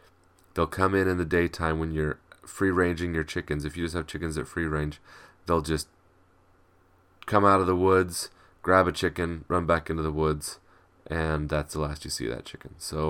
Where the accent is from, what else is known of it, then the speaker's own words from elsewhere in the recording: Idaho, United States; when I was growing up in Idaho, we had skunks that would get into our chicken pen